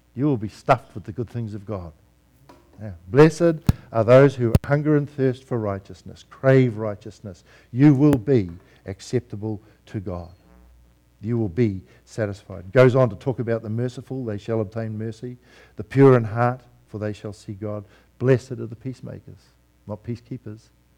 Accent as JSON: {"language": "English", "country": "New Zealand", "said": "I see that my home country, New Zealand, has 10,000 hits on its immigration page after the election."}